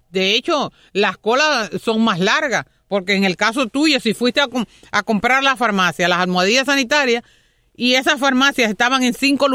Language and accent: Spanish; Cuba; ese mismo tratamiento que usted le está dando a un extranjero, yo lo quiero para mi pueblo cubano.